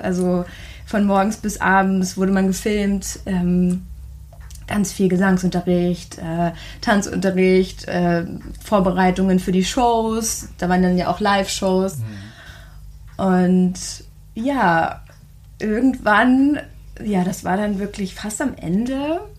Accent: Rostock, Mecklenburg-Vorpommern, Germany; born there; also born or lived in Hamburg; Ich bin dann nach Hamburg gezogen. Ich bin gebürtige Rostockerin.

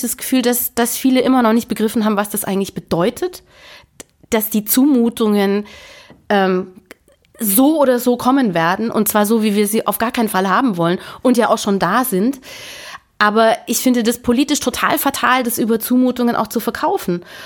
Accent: Weißenhorn, Bavaria, Germany; Da, wo ich herkomme, nämlich aus diesem nahe dieser Kleinstadt Weißenhorn

